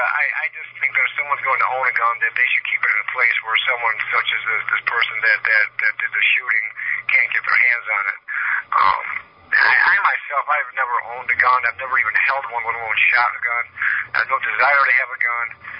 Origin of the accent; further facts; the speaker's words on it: Chicago, Illinois, United States; You know, I'm from Chicago, you know, and Chicago over the past couple of years is like now the murder capital of the world.